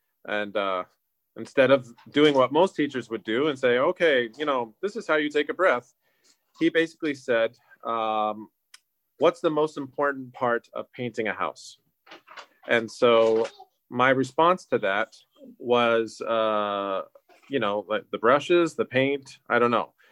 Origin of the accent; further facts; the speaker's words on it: West Palm Beach, Florida, United States; I was born in Boynton Beach, Florida, and basically lived most of my days until the age of 18 in the greater West Palm Beach area and Lake Worth.